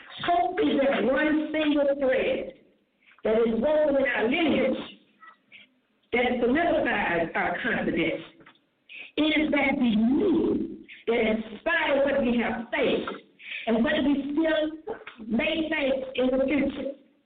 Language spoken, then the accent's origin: English; Mississippi, United States; When I travel the country, it makes me proud to say I'm from Mississippi